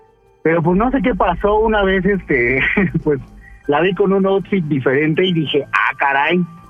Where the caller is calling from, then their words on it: Apatlaco, Mexico City, Mexico; De Apatlaco, capital del mundo.